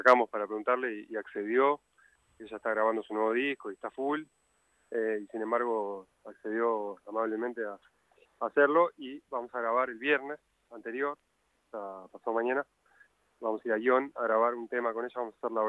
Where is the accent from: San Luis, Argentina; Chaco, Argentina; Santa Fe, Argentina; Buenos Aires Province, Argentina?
Buenos Aires Province, Argentina; Yo soy bonaerense, de la zona norte